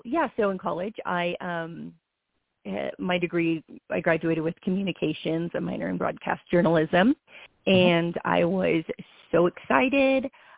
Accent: Los Angeles, California, United States; I'm originally from Los Angeles, so I was interning at a local station that used to cover a large part of Orange County.

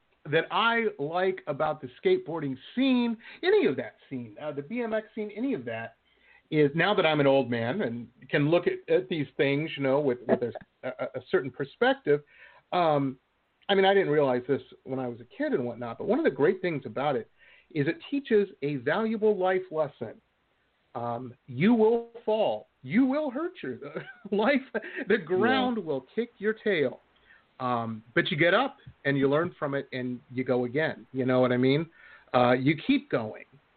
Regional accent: Detroit, Michigan, United States; And I grew up in Metro Detroit, and I knew some people.

